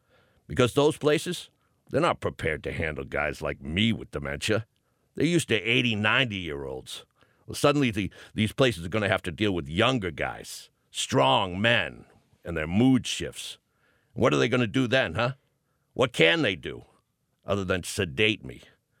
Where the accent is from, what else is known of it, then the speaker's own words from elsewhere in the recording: Boston, Massachusetts, United States; I'm originally from Boston, and you might be able to hear it.